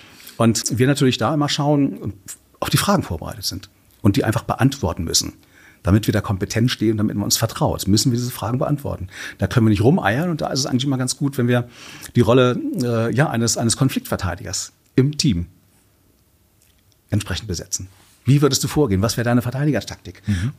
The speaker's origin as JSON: {"language": "German", "town": "Hanover", "region": "Lower Saxony", "country": "Germany"}